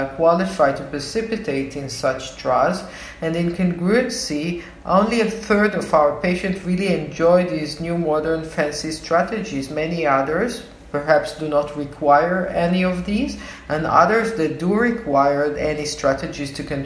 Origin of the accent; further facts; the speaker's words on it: Israel; I'm a gastroenterologist from Israel